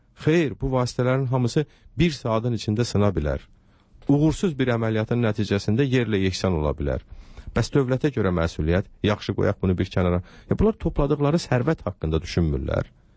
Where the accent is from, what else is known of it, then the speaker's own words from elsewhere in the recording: Ganja, Azerbaijan; Məsələn, mən Gəncə şəhərində doğulmuşam, bu şəhərdə məktəbi bitirmişəm. Əslən, özüm Gəncəli olmasam da. Yəni, Gəncə daimi özüm əslən Şəmkirliyəm